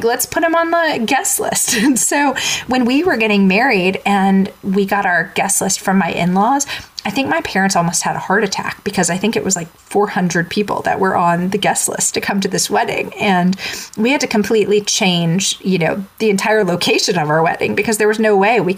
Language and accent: English; Long Island, New York, United States; But growing up in Long Island, if you got an invitation to a wedding, you basically were a very select person.